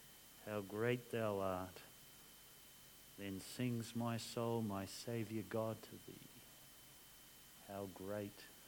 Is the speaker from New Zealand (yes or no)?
yes; New Zealand; And when I grew up in New Zealand, there were two styles of sort of music worship.